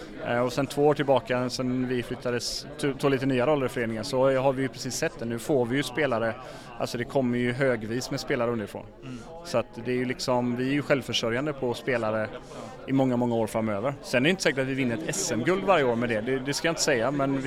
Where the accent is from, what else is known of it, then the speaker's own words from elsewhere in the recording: Gothenburg, Västra Götaland County, Sweden; Tack som fan, jag är från Göteborg.